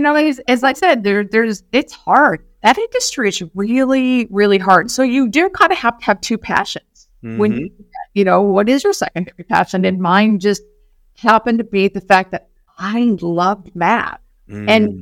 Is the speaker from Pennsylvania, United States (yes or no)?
no; Indiana, United States; I'm an Indiana girl.